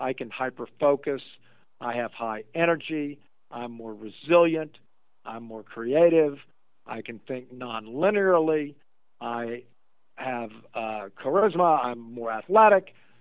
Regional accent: Louisiana, United States; sad to say that my home state of Louisiana has moved above North Carolina to 15.8%.

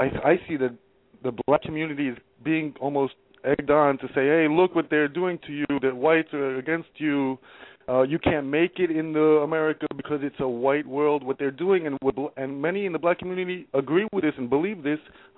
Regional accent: New York, United States; Yes. How you doing? I'm from New York.

